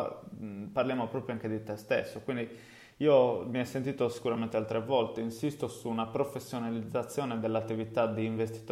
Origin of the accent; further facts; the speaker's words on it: Cagliari, Sardinia, Italy; Perché Cagliari? Ovviamente, come si deduce dal mio accento, è il posto in cui, insomma, effettivamente vivo